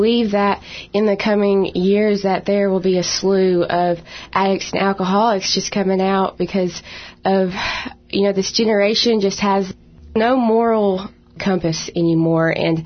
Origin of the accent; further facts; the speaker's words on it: North Carolina, United States; I grew up in Yancey County, North Carolina, and I am here to tell y'all a little bit about how God has brought me out of my addiction.